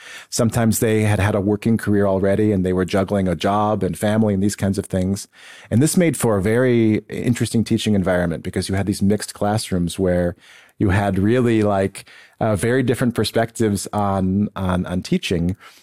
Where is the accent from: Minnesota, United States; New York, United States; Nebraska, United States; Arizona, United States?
New York, United States; Buffalo; So my hometown in the United States is Buffalo, New York